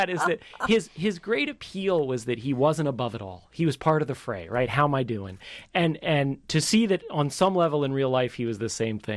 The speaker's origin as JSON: {"language": "English", "region": "New York", "country": "United States", "said": "I'm a New Yorker. I grew up in the 80s."}